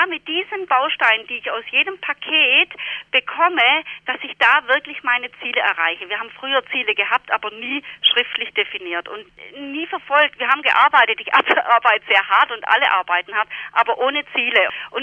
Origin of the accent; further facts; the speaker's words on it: Baden-Württemberg, Germany; Meine liebe Mama, die hatte ein Lebensmittelgeschäft in meinem Dorf, wo ich herkomme, in der Nähe von Stuttgart.